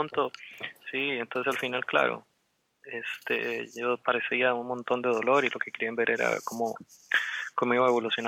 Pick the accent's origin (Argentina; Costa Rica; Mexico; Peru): Costa Rica; como buen tico, uno llega tarde a todo